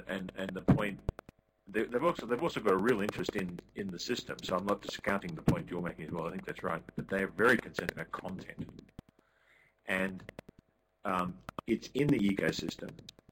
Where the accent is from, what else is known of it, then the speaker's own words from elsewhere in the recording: Argentina; English is a second language; that was supposed to be a joke for my fellow Argentinians